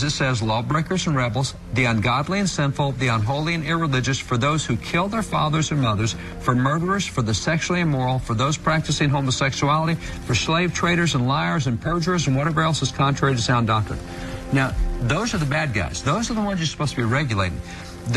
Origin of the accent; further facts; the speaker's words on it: Texas, United States; You're from Minnesota, I'm from Texas.